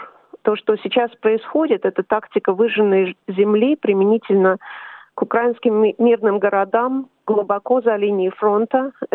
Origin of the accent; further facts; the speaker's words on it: Moscow, Russia; moved away as an adult; now in Canberra, Australia; Я родилась и выросла в Москве. училась в Московском государственном университете. Сюда, в Австралию, приехала в аспирантуру, учиться в аспирантуре в 1996 году.